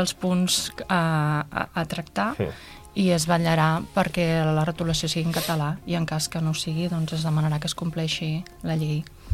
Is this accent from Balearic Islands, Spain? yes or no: no; Catalonia, Spain; born there; first language ca; jo soc catalanoparlant, nascuda aquí, i ho veig inclús a casa meva